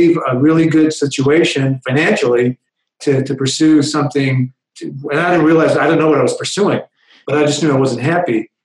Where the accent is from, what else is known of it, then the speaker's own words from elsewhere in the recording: Toronto, Ontario, Canada; Family immigrated to Toronto, Canada. So I grew up in Toronto. To immigrants that immigrated several times. So my parents were originally from communist Russia, grew up there, had immigrated to the Middle East, had immigrated once again